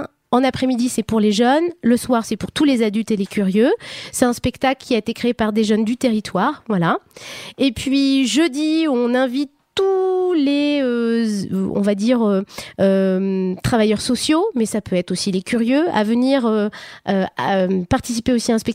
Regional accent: Normandy, France; Mais s'il y a problème, on est des Normands, on n'annule pas.

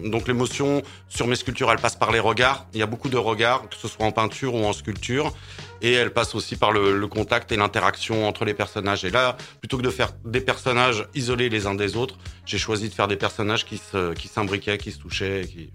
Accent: Paris, Île-de-France, France; De toute façon, j'aime bien les Parisiens. Je suis parisien aussi.

